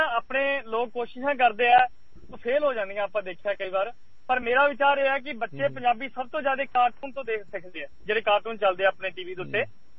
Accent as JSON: {"language": "Punjabi", "region": "Rajasthan", "country": "India", "said": "ਮੈਂ ਹਾਂਜੀ ਮੈਂ ਰਾਜਸਥਾਨ ਤੋਂ ਬਿਲੋਂਗ ਕਰਦਾ"}